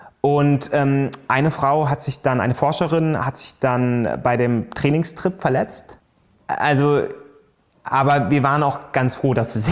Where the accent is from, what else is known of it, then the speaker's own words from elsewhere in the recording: Germany; also ich als Deutsche